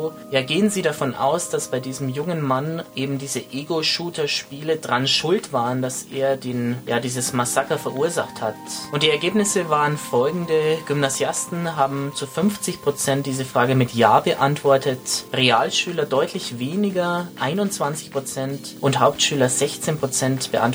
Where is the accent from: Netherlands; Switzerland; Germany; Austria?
Germany; Regensburg, Bavaria; Ja, also die zweite Koryphäe hier in Deutschland sitzt in Regensburg in meiner Heimatstadt.